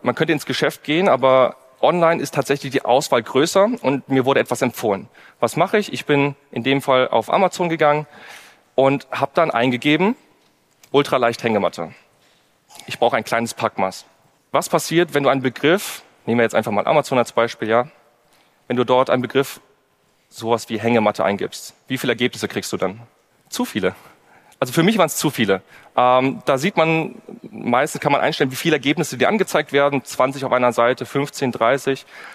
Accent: Kassel, Hesse, Germany; born there; ich komme gebürtig aus Kassel, das ist nicht so nah an den Alpen

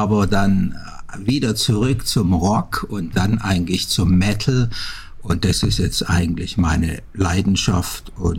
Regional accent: Backnang, Baden-Württemberg, Germany; Kam dann zurück in meine Heimatstadt, Backnang im Schwäbischen bei Stuttgart.

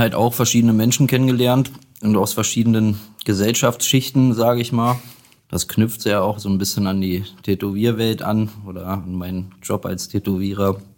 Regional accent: Göttingen, Lower Saxony, Germany; born there; also born or lived in Kassel; Ich bin gebürtig aus Göttingen, aber ich habe fast 20 Jahre in Kassel gewohnt.

